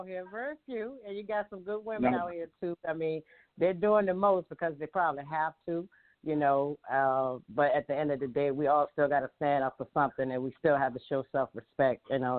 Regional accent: Richmond, Virginia, United States; Well, I'm from Richmond, Virginia. I've been singing all my life, basically. Grew up in a church. My grandmother was my inspiration, Pleasant Grove Baptist Church. I come from a musical family background.

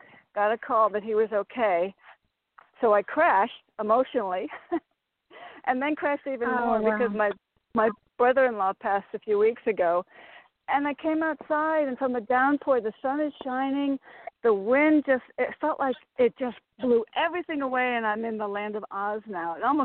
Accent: Connecticut, United States; I'm from Connecticut.

